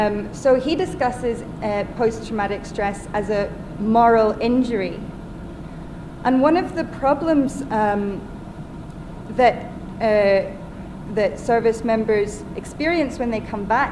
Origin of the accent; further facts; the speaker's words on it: Belfast, Northern Ireland, United Kingdom; now in Scotland; You may be able to tell that I'm not from here. I'm originally from Northern Ireland, grew up in Belfast, and for the last 8 years I've been in Scotland.